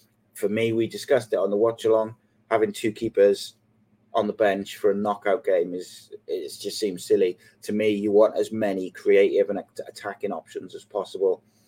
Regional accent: Wales, United Kingdom; as a Welshman

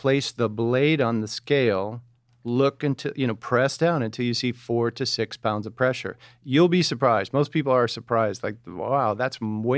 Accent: Michigan, United States; Just outside of Detroit, German-Irish.

